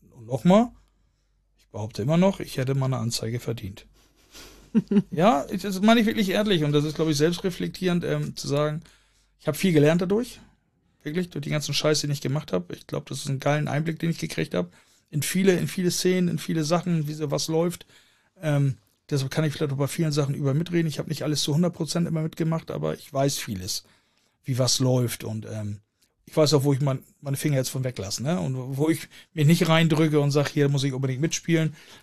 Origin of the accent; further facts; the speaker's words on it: Hamburg, Germany; Ich komme ja aus dem Luftkurort Hamburg-Billstedt.